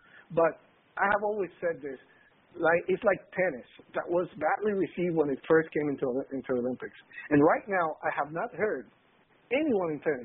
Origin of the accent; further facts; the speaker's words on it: Puerto Rico; I am from Puerto Rico